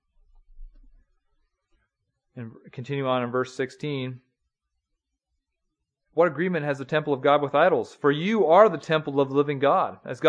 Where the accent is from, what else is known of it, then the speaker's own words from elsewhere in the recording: North Dakota, United States; There's one restaurant in my hometown, Amanda, in North Dakota.